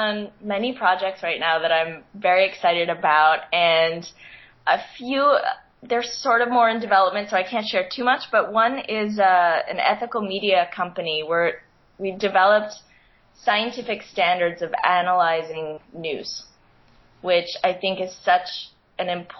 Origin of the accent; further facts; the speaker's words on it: Canada; accent: Canadian; in my audition, I did get feedback on my Canadian accent, which I didn't even know I had.